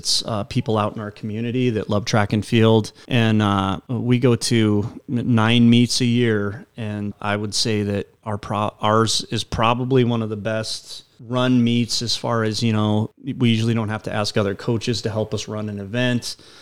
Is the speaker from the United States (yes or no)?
yes; Riverton, Wyoming, United States; You know, when I was growing up in Riverton a long time ago